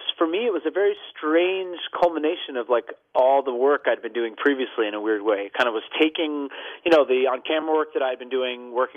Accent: New York, United States; So yeah, I grew up in New York and I went to Ithaca

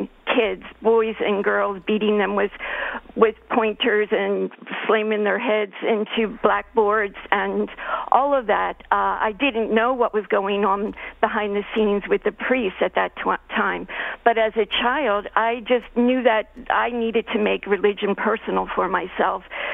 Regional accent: Pennsylvania, United States; I grew up in Pennsylvania and went to Catholic school for 12 years in the 60s and 70s.

